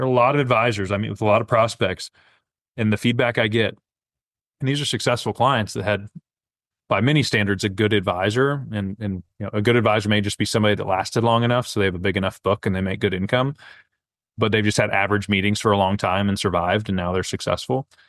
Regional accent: West Coast, United States; Like, I grew up on the West Coast, and so it was expected to kind of get to the point.

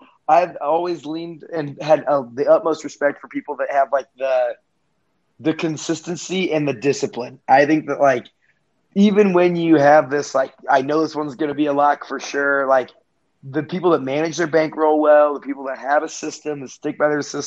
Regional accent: Indianapolis, Indiana, United States; I mean, as I said, we're from Indianapolis. This is where the Big Ten championship is.

